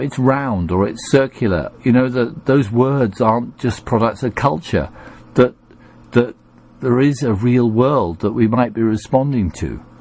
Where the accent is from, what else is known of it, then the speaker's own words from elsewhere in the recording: United States; which may be why, as an American, I find it possible to talk to you